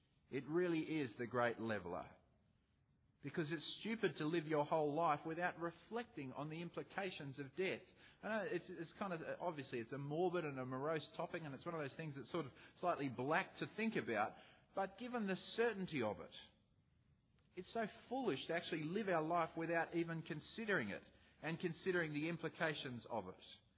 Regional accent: Mitcham, Victoria, Australia; born there; So I was born in Mitcham, in Melbourne, in Victoria.

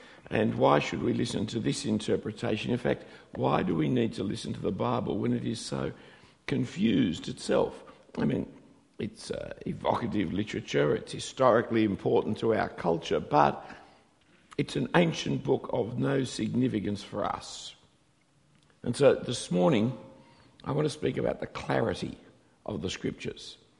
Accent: Australia; accent: Australian; it might just help you to forget that I'm an Australian, because you won't hear the accent so much.

